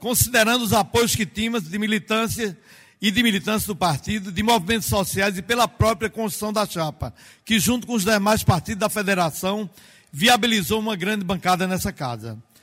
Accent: Serra Talhada, Pernambuco, Brazil; O povo da minha terra me julgou nas urnas e me credenciou como deputado mais votado da história do nosso município, com 21.389 votos. De costas para o povo de Serra Talhada

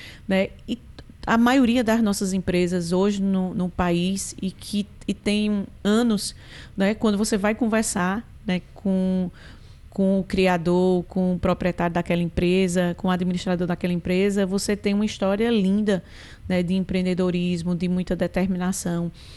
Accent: Brazil; Eu sou brasileira, mas eu não conhecia Belém

